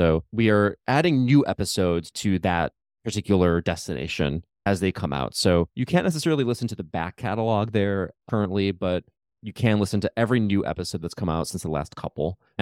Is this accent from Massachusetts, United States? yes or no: no; Chicago, Illinois, United States; She moved from Chicago, my hometown, to Arizona